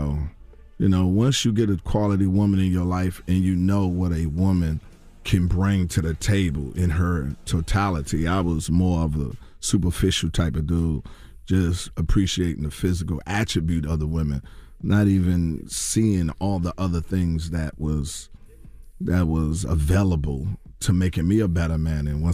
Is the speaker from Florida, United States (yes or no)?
no; Washington, District of Columbia, United States; My hometown, Washington, D.C.